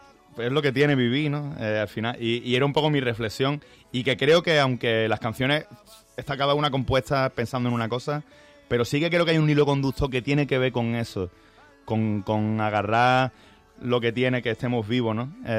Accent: Málaga, Andalusia, Spain; now in Madrid, Spain; porque Madrid al final es mi ciudad, por más que yo soy de Málaga, pero yo llevo aquí viviendo... No sé, yo creo que ya va para 16, 17 años que vivo aquí

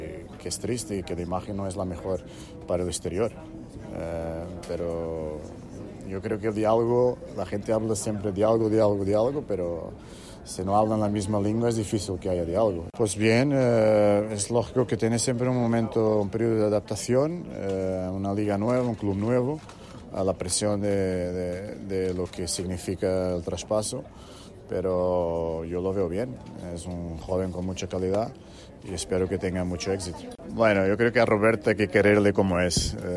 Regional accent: Portugal; Spanish is a second language; Soy portugués

